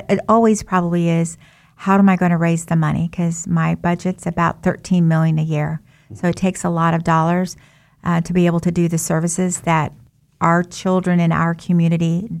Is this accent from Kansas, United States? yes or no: yes; Wichita, Kansas, United States; And so I was one of those little children. So yeah, I'm from Wichita.